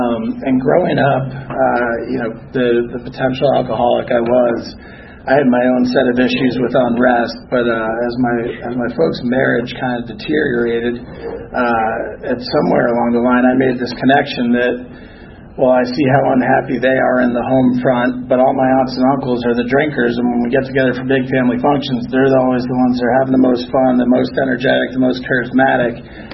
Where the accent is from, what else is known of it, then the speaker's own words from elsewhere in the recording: Boston, Massachusetts, United States; I'm actually originally from Boston.